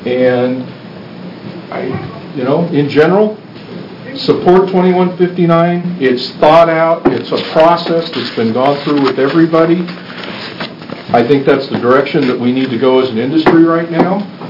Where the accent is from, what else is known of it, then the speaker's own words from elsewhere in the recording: Albany, Oregon, United States; I am an Oregonian. I'm born and raised in Albany. I went to Oregon State. I got two kids there.